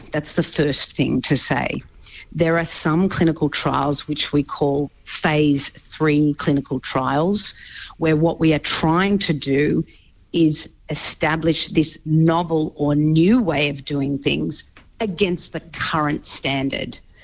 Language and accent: English; Australia; As an Australian who pays a lot of tax, and I'm proud to pay a lot of tax, I think that's wonderful.